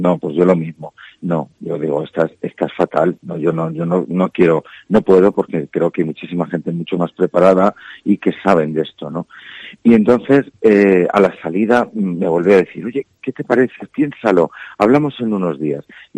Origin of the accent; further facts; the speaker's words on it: Zamora, Castile and León, Spain; porque para mí creo que es llevar Zamora, es hablar de mi tierra, es hablar de lo que más quiero.